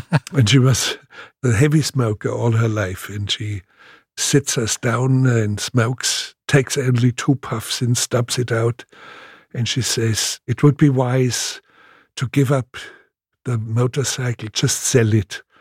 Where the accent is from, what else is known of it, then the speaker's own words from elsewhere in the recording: Munich, Bavaria, Germany; born there; English is a second language; Well, actually, I was born in Munich, but I was only 2 weeks old when there was carpet bombardment on Munich.